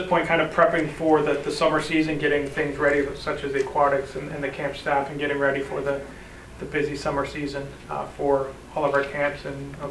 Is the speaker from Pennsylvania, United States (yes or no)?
yes; Pennsylvania, United States; I come from Pennsylvania. So if I sound different or say talk funny, that's probably why.